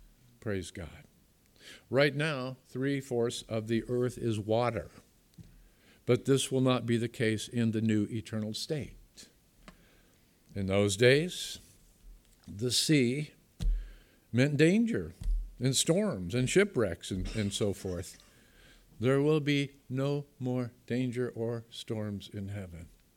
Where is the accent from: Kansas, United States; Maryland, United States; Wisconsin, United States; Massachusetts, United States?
Massachusetts, United States; No New York or Boston. I can say that because I'm from Massachusetts.